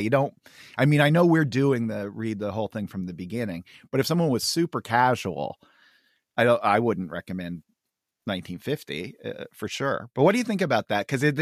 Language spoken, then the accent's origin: English; Pennsylvania, United States; I grew up in the Skook, so we didn't have Indonesian water buffalo hide.